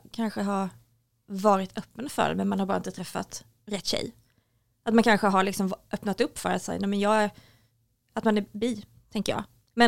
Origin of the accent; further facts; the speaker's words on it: Nybro, Kalmar County, Sweden; also born or lived in Emmaboda; jag växte upp i Emmaboda och sen i Nybro som är liksom ett litet samhälle.